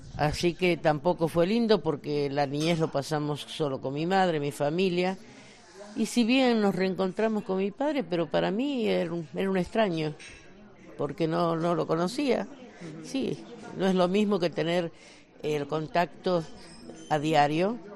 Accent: Galicia, Spain; moved away; Así que a pesar de que me fui hace muchos años, estoy feliz de volver aquí.

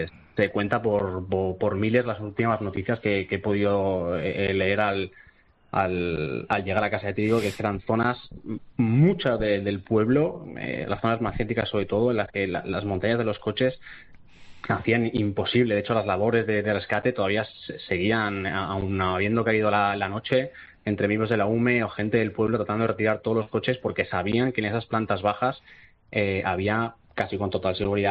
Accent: Valencia, Valencian Community, Spain; la gente que somos del centro de Valencia hemos estado en una burbuja.

